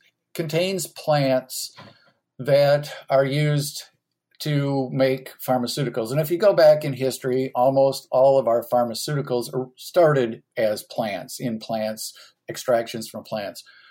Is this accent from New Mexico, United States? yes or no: no; Michigan, United States; Well, I'm originally from Michigan. I went to MSU. I have 3 degrees from MSU.